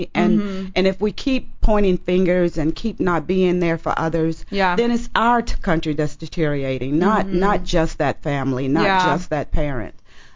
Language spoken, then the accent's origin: English; Alabama, United States; I was from Alabama, and I grew up in a very, very small town.